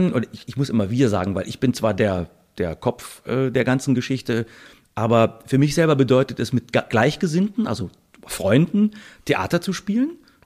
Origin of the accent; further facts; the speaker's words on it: Bad Pyrmont, Lower Saxony, Germany; also in Pyrmont, in meiner Heimatstadt, im Schloss, warum sollen wir da nicht was auf die Beine stellen selber?